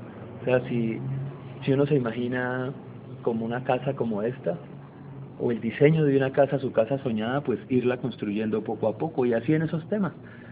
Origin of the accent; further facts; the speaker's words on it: Popayán, Cauca, Colombia; also born or lived in Manizales; de Popayán, Cauca, Colombia. Estudié economía y filosofía y letras, ambas en Manizales, donde viví casi 14 años y después regresé a Popayán